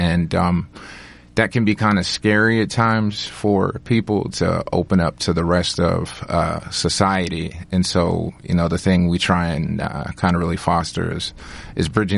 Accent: Washington, United States; I descend from the Cowichan of Vancouver Island and also the Swinomish Tribe, where I grew up on the Swinomish Indian Reservation.

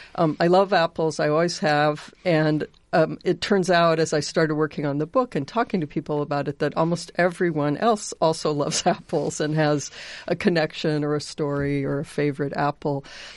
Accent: Ames, Iowa, United States; Well, let me say first that I grew up in Ames.

